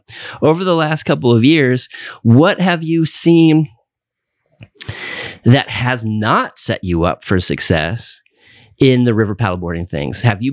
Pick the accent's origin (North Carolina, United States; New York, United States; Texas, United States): North Carolina, United States; Asheville; Now we're from Asheville, and they were here to paddle with you.